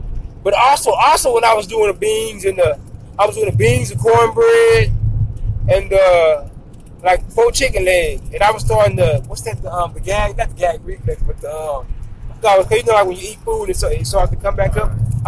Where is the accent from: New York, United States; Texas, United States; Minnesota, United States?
Texas, United States; Waco; because I'm from Waco, Texas, and where I'm from